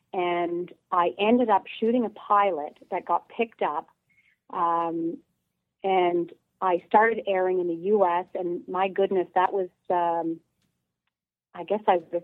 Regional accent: Halifax, Nova Scotia, Canada; accent: East Coast; I am definitely an East Coast girl. You can probably hear from the twang in my voice. I grew up in Halifax

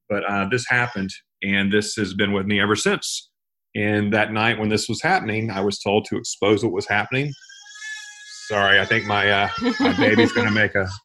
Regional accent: the South, United States; I'm from the South. I hear stories about this

